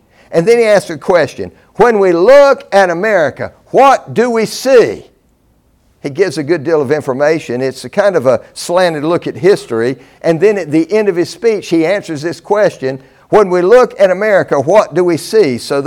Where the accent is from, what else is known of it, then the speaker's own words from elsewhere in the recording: New York, United States; Nearly a decade ago, I felt what you feel, the joy of no longer being just a New Yorker, but an American.